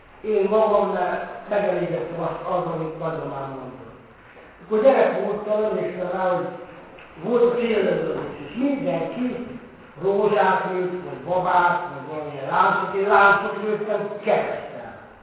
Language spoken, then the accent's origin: Hungarian; Hajdú-Bihar, Hungary; born there; én a reformáció, hogy is mondom, házában születtem Hajdúdia megyében.